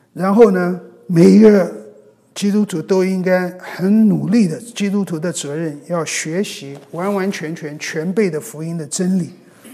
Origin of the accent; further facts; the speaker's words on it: China; 我们中国人很容易我们就归回到别人教导我们的这些做人的大道理